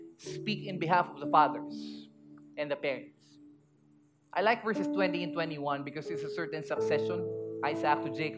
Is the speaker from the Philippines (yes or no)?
yes; Philippines; We're a Filipino people and the culture that we have isn't so much vocal, is it?